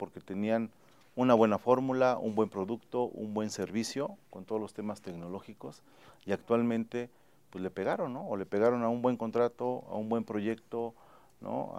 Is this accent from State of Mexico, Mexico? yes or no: yes; State of Mexico, Mexico; Yo crecí en el Estado de México